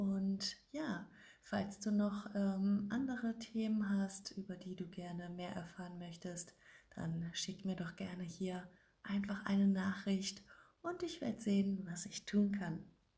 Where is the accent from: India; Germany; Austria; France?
Germany; Berlin; ich komme aus Berlin, ich bin 29 Jahre alt